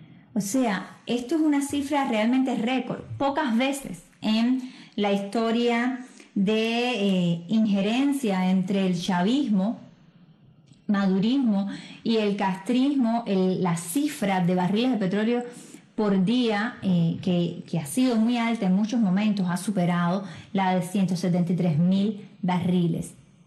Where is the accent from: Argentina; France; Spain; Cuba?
Cuba; Por eso también, como ciudadanos cubanos, solicitamos la solidaridad de la comunidad internacional.